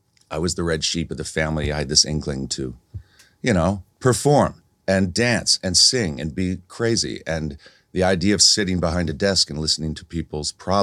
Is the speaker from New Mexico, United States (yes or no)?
no; Pennsylvania, United States; In Pennsylvania.